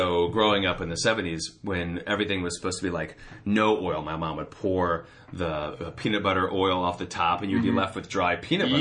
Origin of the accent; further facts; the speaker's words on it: Arlington, Virginia, United States; No, I'm from Arlington, Virginia.